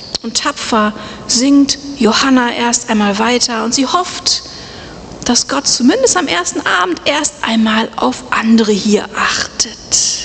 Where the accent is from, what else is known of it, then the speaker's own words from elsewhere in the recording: Velbert, North Rhine-Westphalia, Germany; also born or lived in Essen; geboren bin ich in Essen. Meine beiden Eltern sind Uressener, wohnen auch schon seit 45 Jahren in Velbert. Da bin ich groß geworden.